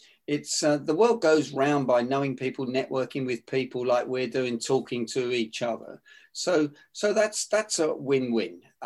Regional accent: London, United Kingdom; I was brought up in Northwest London, and that's pretty rough area in the 50s and 60s.

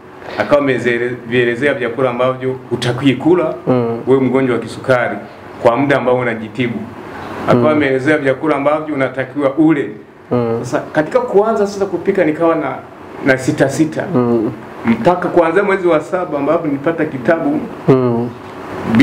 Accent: Msambara, Kigoma, Tanzania; Natokea wilaya Kasuru. Mkoani Kigoma. Katika kijiji kimoja kinaitwa Msambara.

